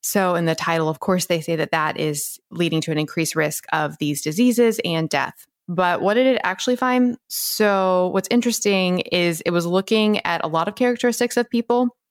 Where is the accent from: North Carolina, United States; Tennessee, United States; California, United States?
Tennessee, United States; Memphis; also born or lived in Virginia; Yeah, well, I was here till I was 10. And then I was in Memphis my formative years of 10 until 17. So middle school and high school, elementary school part of it.